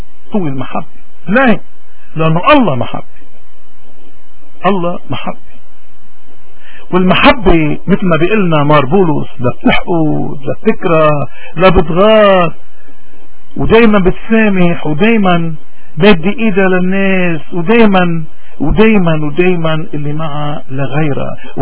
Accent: Lebanon; نحن كلبنانيين نحن يمكن اكثر الناس بحاجة تنرجع لإيماننا، تنرجع لجذور الإيمان

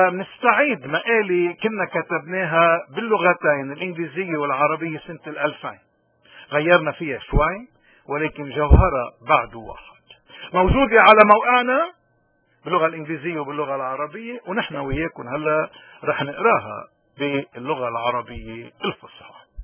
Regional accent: Lebanon; نحن كلبنانيين جسدنا هو لبنان، كل واحد منا بده يقوم بواجباته حسب وزناته وحسب مواهبه.

